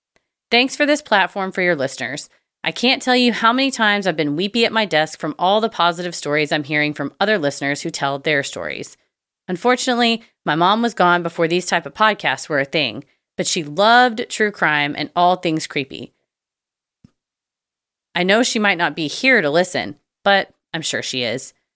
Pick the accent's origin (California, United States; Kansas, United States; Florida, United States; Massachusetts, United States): Massachusetts, United States; now in Upstate New York, United States; I live in upstate New York, and this was taking place back in my hometown in Massachusetts